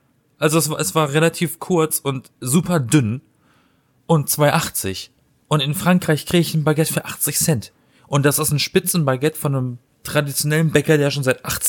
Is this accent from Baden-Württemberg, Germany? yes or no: yes; Baden-Württemberg, Germany; Ich komme aus dem Schwarzwald.